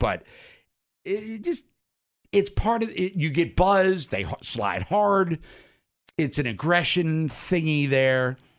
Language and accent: English; Baltimore, Maryland, United States; then Contreras, which got me agitated and ready to drive down to Camden Yard and start representing my hometown.